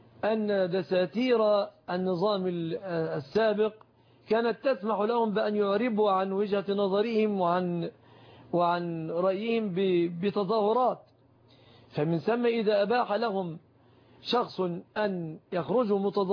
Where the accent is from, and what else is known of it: Egypt